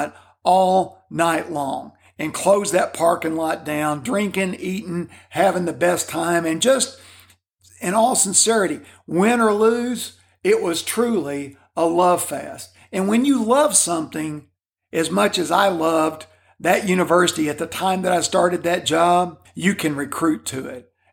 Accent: Kentucky, United States; Kentucky, that state that I grew up in, the state that I cared about those Wildcats, the state that in my hometown, 90% of the people there were avid fans and wanted them to win in everything.

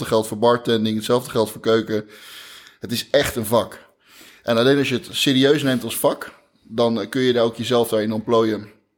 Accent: The Hague, South Holland, Netherlands; Ik ben opgegroeid in Den Haag

